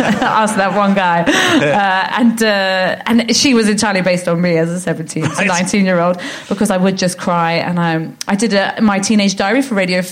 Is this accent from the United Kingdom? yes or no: yes; Ealing, London, United Kingdom; Yeah, Ealing Broadway. So when the tube says this train terminates at Ealing Broadway, yeah. I go, home.